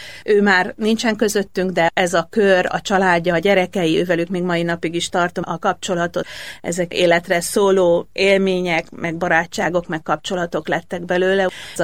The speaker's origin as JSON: {"language": "Hungarian", "town": "Lak", "region": "Borsod-Abaúj-Zemplén", "country": "Hungary", "tie": "born or raised there", "said": "Egy Borsod megyei kisfaluba születtem, Lakon, ez egy kis pici falu. Édesapám református lelkész volt, és ott éltünk. Hatan vagyunk testvérek, én voltam az ötödik."}